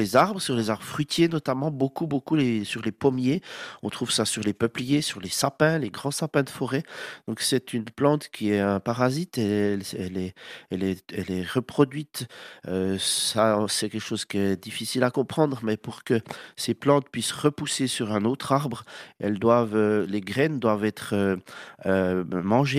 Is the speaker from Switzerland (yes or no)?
yes; Switzerland; on va beaucoup chez nous en Suisse, on l'extermine